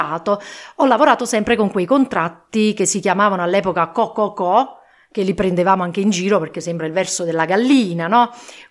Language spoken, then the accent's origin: Italian; Naples, Campania, Italy; un accento molto diverso dal mio, che vengo da Napoli